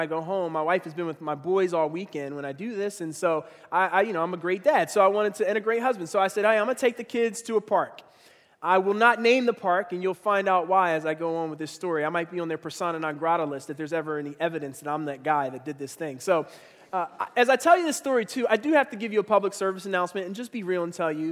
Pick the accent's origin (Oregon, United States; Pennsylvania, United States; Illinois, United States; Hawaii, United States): Pennsylvania, United States; Philadelphia; I'm not from Cincinnati, I'm from Philly. You don't do that to somebody from Philly without getting punched in the face.